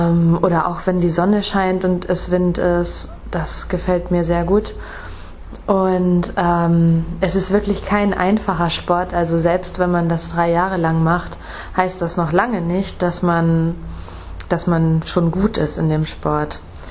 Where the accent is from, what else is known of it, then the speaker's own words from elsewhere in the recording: Northern Germany, Germany; Ich komme nämlich aus dem Norden Deutschlands und dort gibt es einmal im Osten die Ostsee und im Norden die Nordsee.